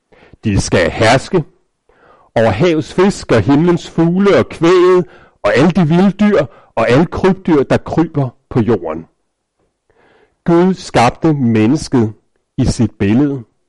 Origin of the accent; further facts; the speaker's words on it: Birkerød, Capital Region of Denmark, Denmark; var 18 år, flyttede jeg her fra Birkerød og uddannede mig i Aarhus og blev præst.